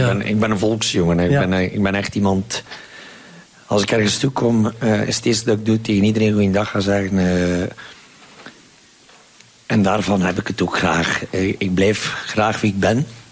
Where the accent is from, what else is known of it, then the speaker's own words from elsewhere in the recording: Oudenaarde, Flanders, Belgium; born there; Dit jaar mag ik terug een heel groot podium doen in onze geboortestad Oudenaarde.